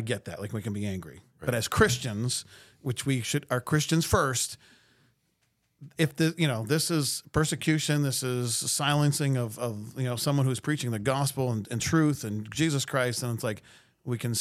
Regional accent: United States; This is I'm an American.

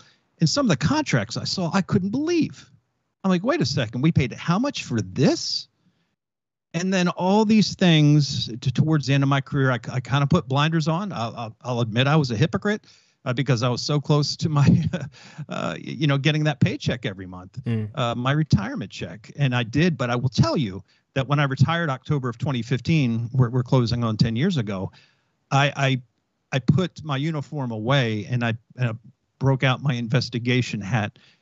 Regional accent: Delaware, United States; host of the Fact Hunter podcast. I was born and raised in Delaware

